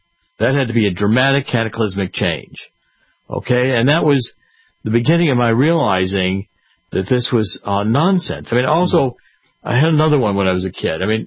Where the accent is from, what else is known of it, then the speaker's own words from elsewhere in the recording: Cleveland, Ohio, United States; I was raised in Cleveland. Well, Cleveland had a great natural history museum